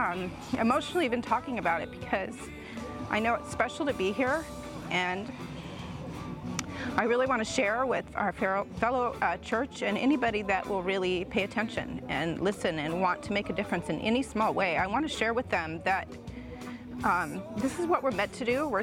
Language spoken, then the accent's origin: English; Hawaii, United States; I'm from Maui, from Hope Chapel, Maui.